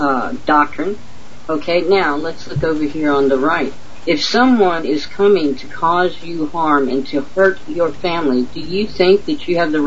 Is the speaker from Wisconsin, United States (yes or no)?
no; Louisiana, United States; Okay, in the U.S., I grew up in Louisiana.